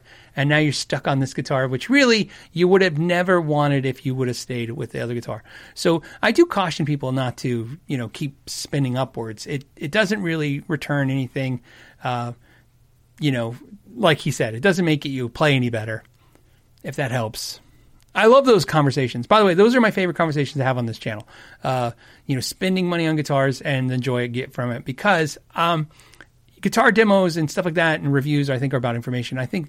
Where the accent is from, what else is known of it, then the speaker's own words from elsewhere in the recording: Tucson, Arizona, United States; I grew up in Tucson, Arizona, and if you're familiar with Tucson, Arizona, all you have to know is it's an Air Force town, right?